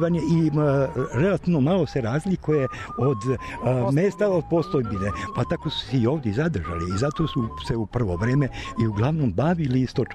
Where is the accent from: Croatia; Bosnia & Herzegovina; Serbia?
Serbia; Topola, Šumadija; Topola je u vreme kada sam ja rođen bilo relativno malo mesto. Sada u poslednjih ovamo 50-60 godina se toliko izgradila da je teško prepoznati sada kako izgleda.